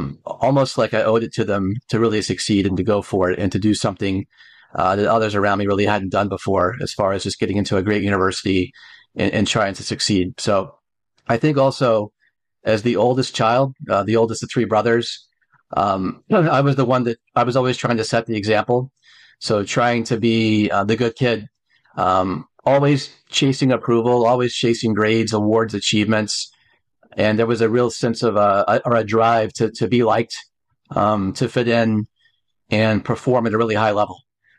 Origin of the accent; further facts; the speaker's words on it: Georgia, United States; So I'm American, grew up in the state of Georgia in the southern United States, outside of Atlanta.